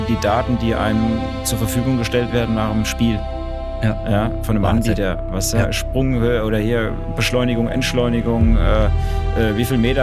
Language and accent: German; Wölfersheim, Hesse, Germany; now in Münzenberg, Germany; Ich bin in Friedberg geboren, aufgewachsen in Wölversheim und wohnhaft jetzt in Münzenberg.